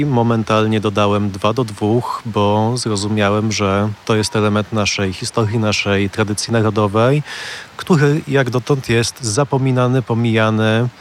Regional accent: Malbork, Pomeranian Voivodeship, Poland; Potem wyrastając w cieniu Malborskiej Twierdzy, bo pochodzę z Malborka, zacząłem się mocno interesować historią.

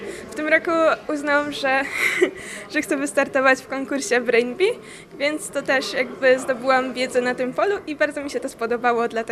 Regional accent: Szczecinek, West Pomeranian Voivodeship, Poland; ze Szczecinka. Interesuję się neurobiologią

